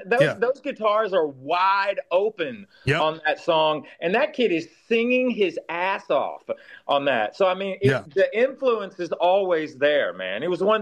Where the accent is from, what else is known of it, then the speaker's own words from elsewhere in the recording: the South, United States; You know, we were all born and raised in the South.